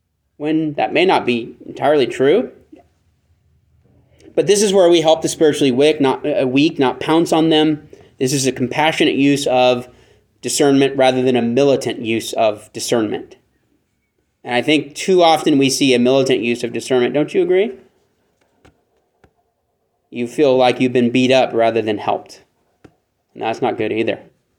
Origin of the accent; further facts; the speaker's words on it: California, United States; So when I grew up in California, there was a park right behind us.